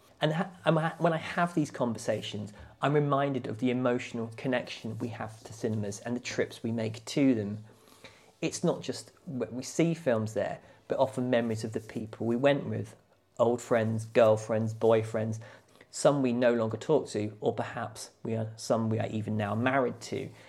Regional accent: Headcorn, South East England, United Kingdom; The village I grew up in Kent was called Headcorn.

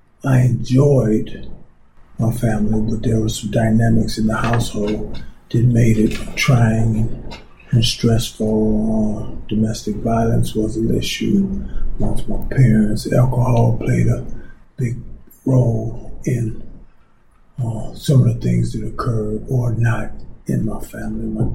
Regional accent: Detroit, Michigan, United States; I'm from Detroit, raised on the Northwest Side. I'm from a working class family.

